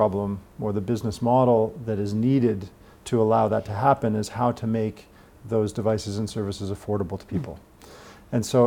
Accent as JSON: {"language": "English", "country": "Canada", "tie": "born or raised there", "said": "I grew up in Canada"}